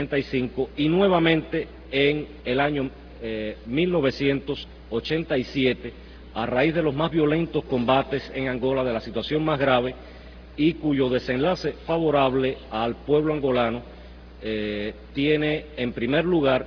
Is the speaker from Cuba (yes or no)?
yes; Cuba; para transmitirle como cubano el agradecimiento por todo lo que realmente han hecho en su país